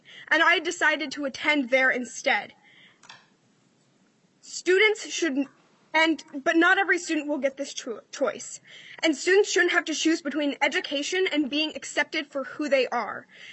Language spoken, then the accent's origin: English; White Bear Lake, Minnesota, United States; I am from White Bear Lake, Minnesota.